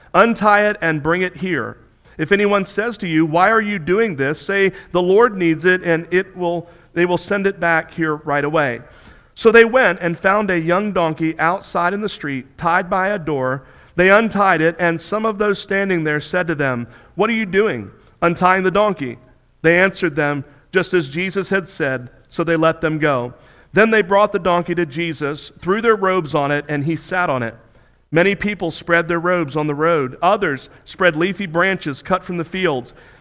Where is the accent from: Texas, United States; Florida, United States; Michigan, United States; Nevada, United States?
Florida, United States; Palm Sunday to me resonates with me due to the fact that I grew up in South Florida the majority of my childhood.